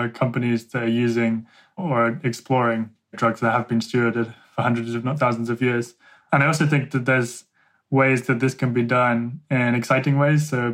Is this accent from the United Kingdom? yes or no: yes; England, United Kingdom; I just made this website in a cafe in my hometown in rural England when I was visiting my parents and was bored.